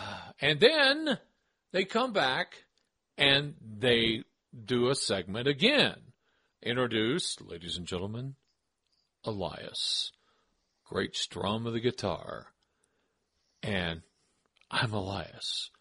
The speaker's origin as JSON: {"language": "English", "region": "Tennessee", "country": "United States", "said": "Okay, I can do that because I'm from Tennessee."}